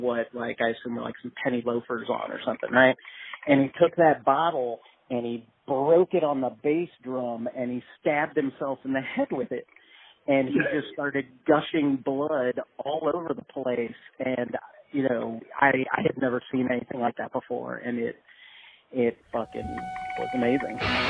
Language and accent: English; Virginia Beach, Virginia, United States; They're from Virginia Beach. I'm from Virginia Beach, in my hometown, and you got to come check it out.